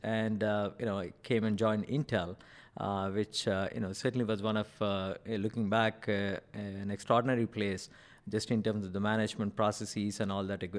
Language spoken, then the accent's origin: English; Nizamabad, Telangana, India; born there; I was born in India. In a town called Nizamabad in Andhra Pradesh.